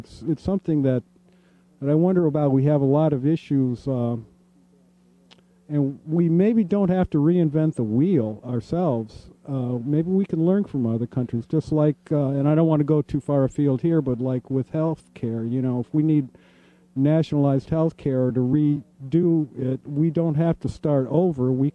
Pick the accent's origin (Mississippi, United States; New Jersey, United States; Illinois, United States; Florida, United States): Mississippi, United States; Pass Christian; where we're doing this broadcast from was part of my hometown in Pasco, Christiana. I lived a few blocks away.